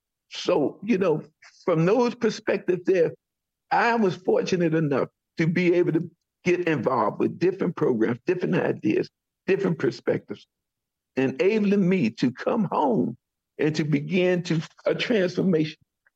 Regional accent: Washington, District of Columbia, United States; as a kid, as a young man, growing up in the District of Columbia, young guy, kid, growing up in the District of Columbia

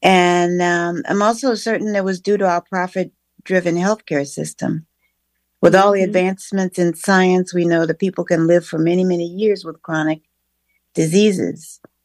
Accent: Washington, District of Columbia, United States; now in Bethesda, United States; I was born and raised in D.C., right in the neighborhood. I was born in Petworth, near Mount Pleasant, that area, and I lived there for most of my life. I'm in Bethesda right now, but I'm from D.C.

